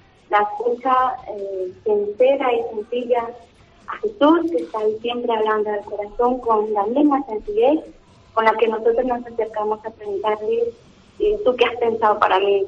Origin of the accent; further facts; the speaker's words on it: Guatemala; now in Almería, Spain; originaria de Guatemala.